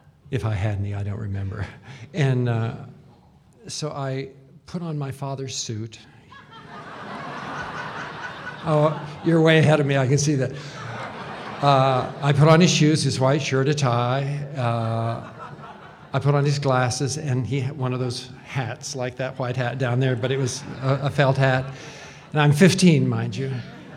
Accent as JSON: {"language": "English", "region": "Wyoming", "country": "United States", "tie": "born or raised there", "said": "But anyway, I was born and raised in Wyoming."}